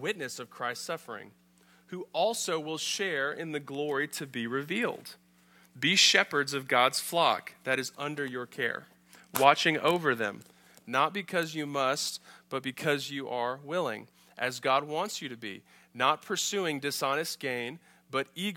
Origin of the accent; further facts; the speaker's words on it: New Zealand; I grew up in New Zealand. So when I was 8 years old, my family moved to New Zealand, which is down by Australia. It's on the other side of the Pacific.